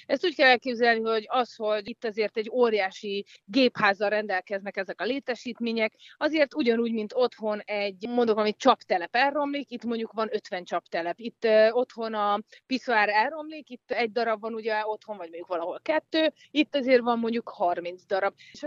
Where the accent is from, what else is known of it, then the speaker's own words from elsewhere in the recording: Hódmezővásárhely, Csongrád-Csanád, Hungary; born there; én ugye a Hódmező Vásárhelyen születtem